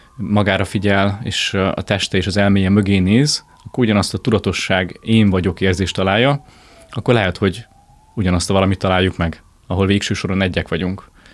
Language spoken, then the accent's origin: Hungarian; Nagykálló, Szabolcs-Szatmár-Bereg, Hungary; Nagykállóban, ahonnan származom